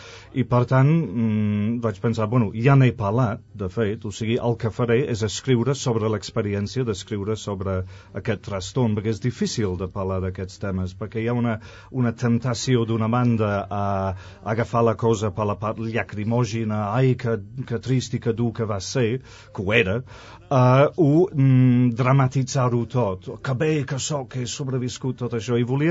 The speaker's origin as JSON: {"language": "Catalan", "region": "London", "country": "United Kingdom", "said": "i tots dos som de Londres, va ser raríssim, va ser molt estrany."}